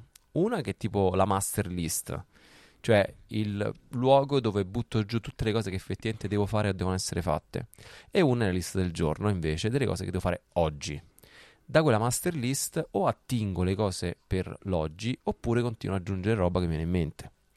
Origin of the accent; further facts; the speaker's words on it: Rome, Lazio, Italy; Io da buon romano so che se devo andare dall'altra parte di Roma